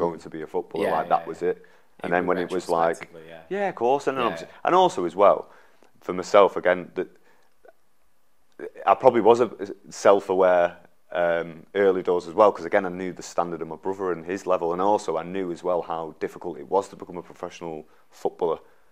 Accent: Manchester, North West England, United Kingdom; you realise growing up in Manchester, the facilities and the standard is so high compared to other places.

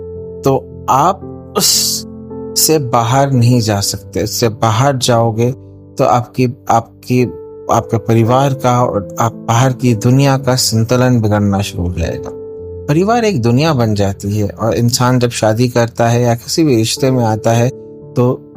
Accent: Hyderabad, Telangana, India; और मैं हैदराबाद से हूँ।

